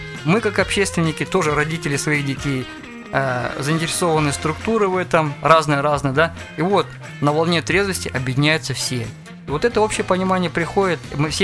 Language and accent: Russian; Sverdlovsk Oblast, Russia; раз я из Свердловской области